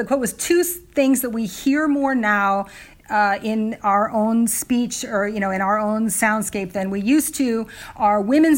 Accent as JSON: {"language": "English", "region": "California", "country": "United States", "said": "I mean, I'm a Californian, so I think of it as that sort of valley girl"}